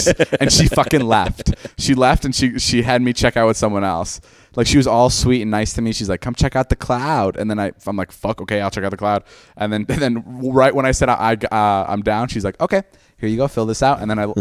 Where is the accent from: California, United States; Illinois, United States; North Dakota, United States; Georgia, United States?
Illinois, United States; Chicago; Chicago's my hometown, and I'm really excited for that.